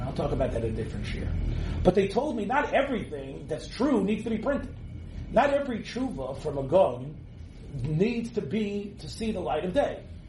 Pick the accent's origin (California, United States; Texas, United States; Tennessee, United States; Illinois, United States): Tennessee, United States; Memphis; Both of these men, I grew up in Little Memphis, Tennessee